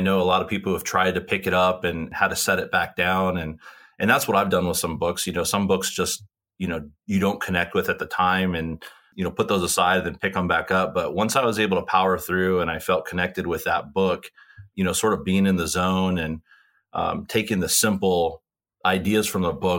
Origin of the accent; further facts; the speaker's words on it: Seattle, Washington, United States; also born or lived in San Diego, California; I grew up in San Diego when I was a younger kid. And then my parents had moved, you know, in the early 90s up to the Pacific Northwest. So Seattle is where I went to high school.